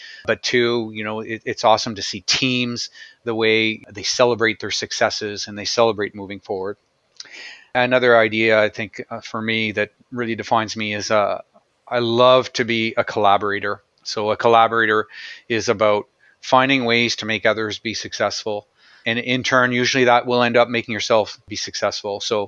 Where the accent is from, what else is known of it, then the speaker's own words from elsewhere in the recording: Canada; I'm a proud Canadian. So I'm from Canada. I've lived here all my life.